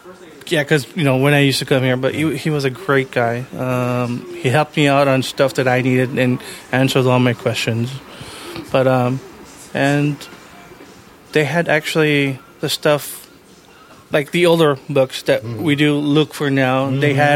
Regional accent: California, United States; now in Chicago, United States; because I grew up in California, I moved here because my mom

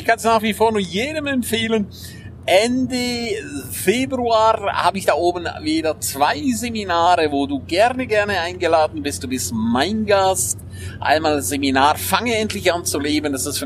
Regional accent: St. Moritz, Graubünden, Switzerland; Du warst jetzt ja 2,5 Tage in meiner Heimat in St. Moritz.

